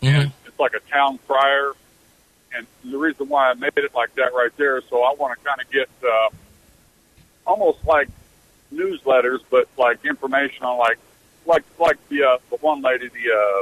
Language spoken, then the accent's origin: English; Omaha, Nebraska, United States; Yeah, because what I did was I'm from Omaha, and I left about 2 o'clock this morning, working right now.